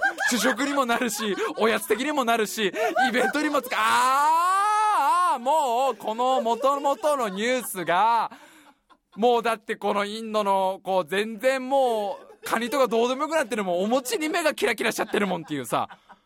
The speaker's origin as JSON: {"language": "Japanese", "country": "Ghana", "second_language": "Japanese"}